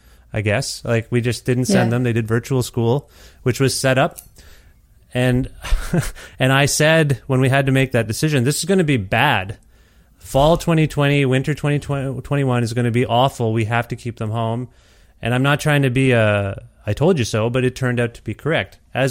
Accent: Ontario, Canada; Yeah, coming from Ontario, I mean, I thought I knew what I was fleeing in terms of a Ford family dynasty there and just the political climate I was kind of gr

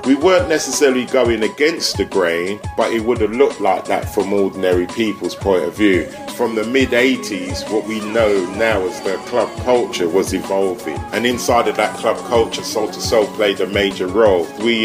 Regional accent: United Kingdom; So as a young man, you're carving your way through society growing up in Britain, and not being able to appreciate when Britain was great, what was going on, because we were taking all those elements.

